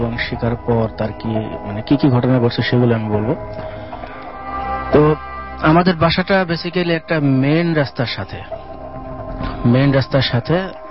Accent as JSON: {"language": "Bangla", "town": "Melandaha", "region": "Mymensingh Division", "country": "Bangladesh", "lives_now": "Dhaka, Bangladesh", "said": "আমার জেলা হচ্ছে জামালপুর জেলা, মেলান্দহ থানা।"}